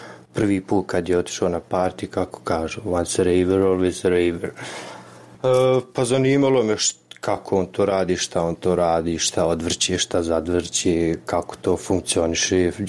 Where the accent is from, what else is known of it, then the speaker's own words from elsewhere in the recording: Jajce, Federation of Bosnia and Herzegovina, Bosnia & Herzegovina; Bio je u planu festival neki kod nas na Tvrđavi u Jajcu